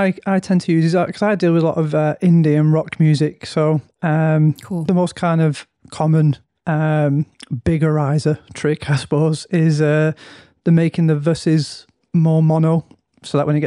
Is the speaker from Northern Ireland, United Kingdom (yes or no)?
no; Manchester, North West England, United Kingdom; I'm a producer from Manchester.